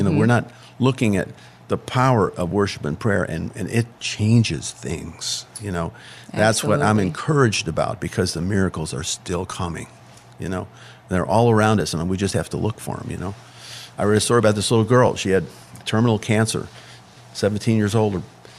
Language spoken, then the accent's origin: English; Chicago, Illinois, United States; I'm from Chicago. I can do my own thing, you know?